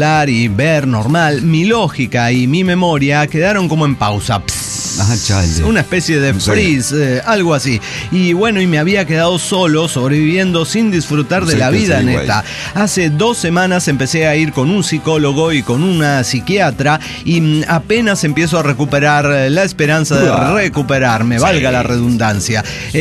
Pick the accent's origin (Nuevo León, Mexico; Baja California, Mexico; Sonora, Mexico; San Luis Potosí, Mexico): San Luis Potosí, Mexico; pero soy potosino